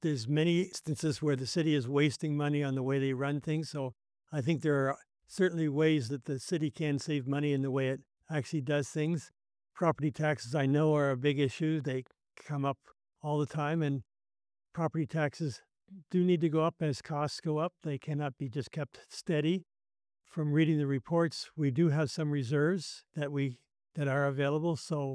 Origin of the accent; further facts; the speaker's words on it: Calgary, Alberta, Canada; moved away as an adult; now in Hamilton, Canada; I moved to Hamilton in 2021, and I came from Calgary, where I had spent 40 years there.